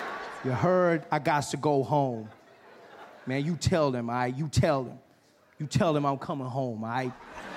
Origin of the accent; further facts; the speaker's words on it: South Africa; I said, I'm from South Africa.